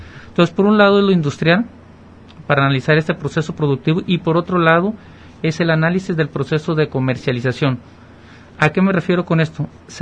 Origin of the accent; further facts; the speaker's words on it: Mexico; estándares internacionales que también nosotros como mexicanos pedimos